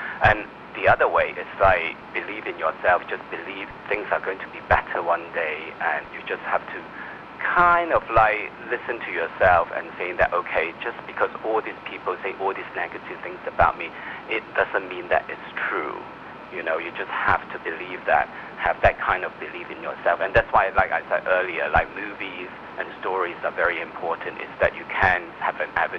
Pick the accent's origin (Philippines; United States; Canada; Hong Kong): Hong Kong; born there; Well, I was living in Hong Kong. I was born in Hong Kong.